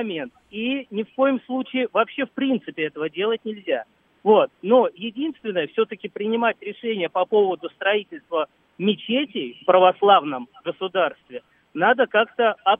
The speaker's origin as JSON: {"language": "Russian", "town": "Kosino-Ukhtomsky", "region": "Moscow", "country": "Russia", "tie": "born or raised there", "said": "Я коренной житель Косино-Ухтомский."}